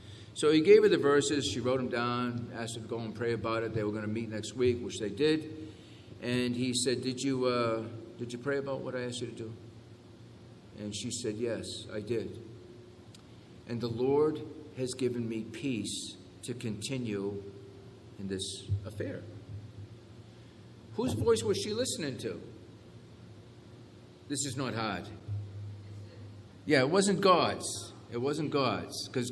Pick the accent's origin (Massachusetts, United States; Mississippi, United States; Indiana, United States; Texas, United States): Massachusetts, United States; Brockton; You know, I remember when I was young, I grew up in Brockton. Brockton, as you know, is nicknamed City of Champions.